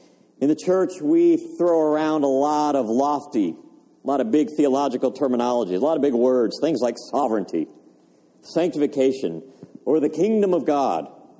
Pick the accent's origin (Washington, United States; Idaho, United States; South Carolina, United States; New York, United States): South Carolina, United States; Greenville; when I was a kid, growing up in Greenville, South Carolina, my dad would take my brothers and me on Saturday mornings